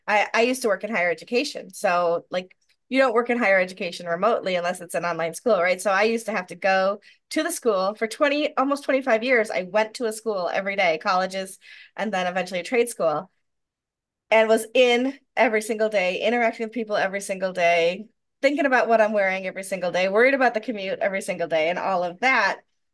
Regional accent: Rochester, New York, United States; But people make fun of Rochesterians for the way we say Rochester, as opposed to however other people say Rochester.

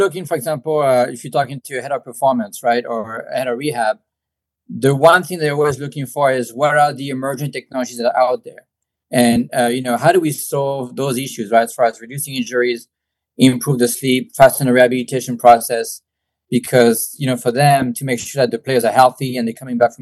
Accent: France; also born or lived in Bay Area; So I grew up in France, right?

